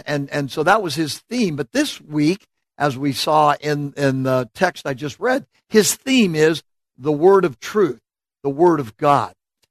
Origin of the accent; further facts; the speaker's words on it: California, United States; I had to check that out because I'm from California, and FAT is the code for Fresno, California.